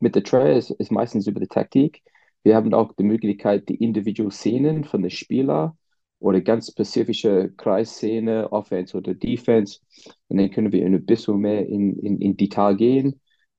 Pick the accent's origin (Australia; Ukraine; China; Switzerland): Australia; Sydney, New South Wales; German is a second language; now in Austria; Ich bin 46 Jahre alt. Ich komme aus Australien, aus Sydney. Und über lange Zeit ich wohne jetzt in Österreich, aber ich arbeite täglich bei der Mannheim Hockey Club in Mannheim seit 2008.